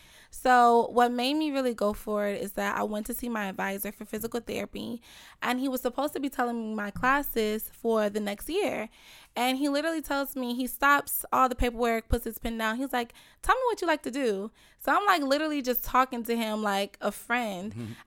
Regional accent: Tampa, Florida, United States; also born or lived in Sebring; I'm from Tampa. Well, I'm kind of from Sebring, Florida. I don't know where everybody know what that is, but it's a small city outside of Tampa, but I was raised here.

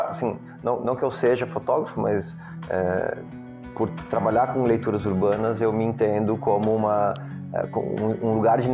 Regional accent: Santa Catarina, Brazil; moved away as an adult; also born or lived in Florianópolis; now in São Paulo, Brazil; sou do interior de Santa Catarina e vou para Florianópolis fazer a graduação. Depois de formado, vim para São Paulo para fazer mestrado e doutorado.

